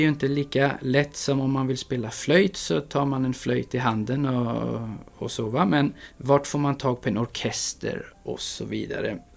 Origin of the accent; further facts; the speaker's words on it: Karlstad, Värmland, Sweden; jag är född i Karlstad. Och det är här i Karlstad som min musikaliska bana började.